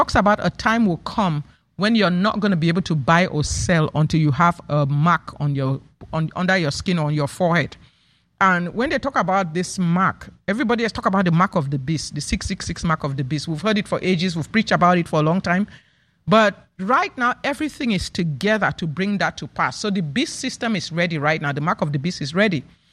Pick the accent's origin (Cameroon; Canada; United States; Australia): Cameroon; I come from Cameroon originally